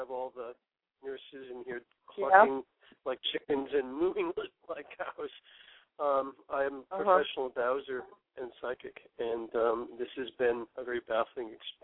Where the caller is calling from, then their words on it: Sarasota, Florida, United States; Calling from a hospital bed in Sarasota, Florida.